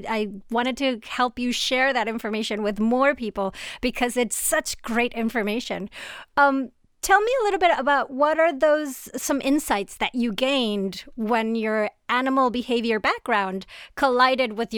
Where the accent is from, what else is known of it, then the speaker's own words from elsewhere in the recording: Venezuela; So I'm originally originally from Venezuela.